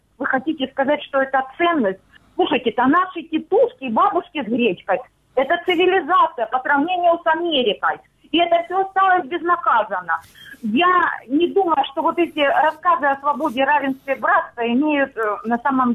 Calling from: Luhansk Oblast, Ukraine; Здравствуйте, Луганщина.

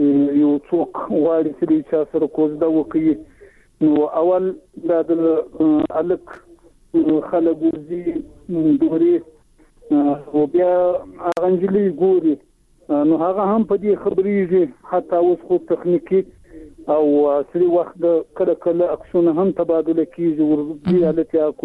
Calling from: Zabul, Afghanistan; د زابل چاجي څخه

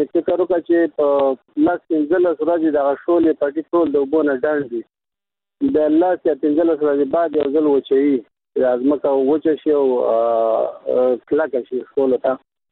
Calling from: Kunduz, Afghanistan; زه د کندز ولایت اوسیدونکی یم

